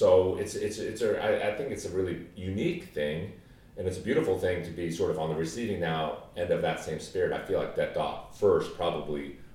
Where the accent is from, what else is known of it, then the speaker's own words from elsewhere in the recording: Virginia, United States; growing up in the Shenandoah Valley, being introduced to Irish music